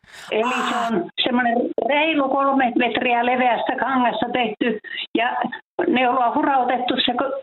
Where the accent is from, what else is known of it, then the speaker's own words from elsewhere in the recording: Kemijärvi, Lapland, Finland; minä olen Kemijärveltä. Minä olen se mummo